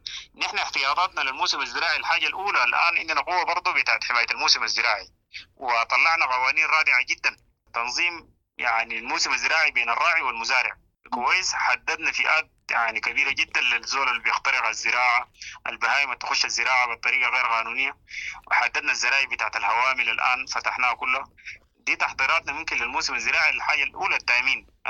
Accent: Sudan; يعني ما باسمنا نحن كدولة سودانية

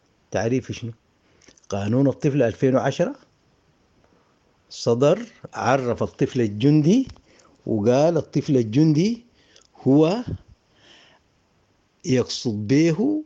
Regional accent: Sudan; إذن نحن عندنا في السودان اللي قال من 18 لو جندوا رقبة ما رقبة ده يعتبر طفل جندي.

